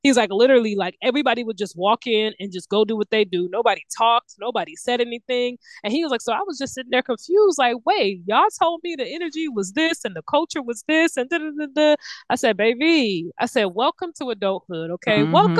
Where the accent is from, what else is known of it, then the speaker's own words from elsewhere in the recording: Washington, United States; I grew up in Washington. There wasn't a black culture.